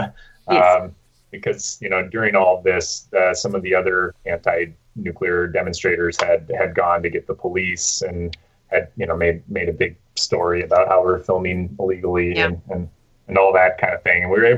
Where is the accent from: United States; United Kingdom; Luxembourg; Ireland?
United Kingdom; oh, you're a British lobbyist, you're British, and started yelling at me for being British.